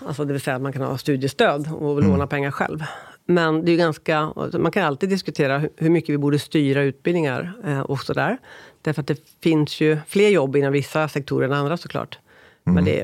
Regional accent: Lycksele, Västerbotten County, Sweden; also born or lived in Koppom / Avesta; Jag föddes i Lycksele. Sen jag var ganska liten flyttade jag till ett samhälle, Koppom, utanför Arvika, 6 år, i Värmland. Sen bodde jag i Avesta i 4 år, i långstadiet. Sen flyttade jag tillbaka, eller ja, det låter som jag flyttade runt själv, men familjen till Lycksele, som mellanstadiet och högstadiet.

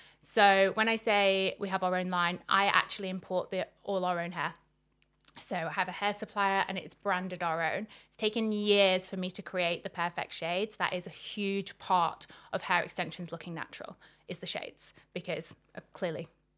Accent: Southport, North West England, United Kingdom; I did it in a small town, which is where I'm from, so I didn't stay there very long.

